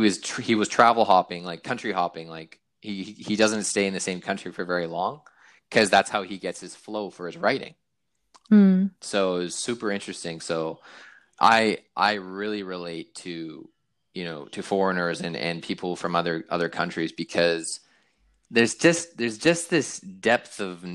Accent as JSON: {"language": "English", "country": "Canada", "said": "because I'm from Canada"}